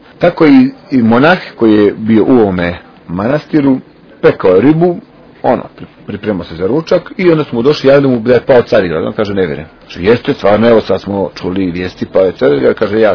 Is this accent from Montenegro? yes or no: yes; Kotor, Montenegro; ja sam iz Kotora pa ga znam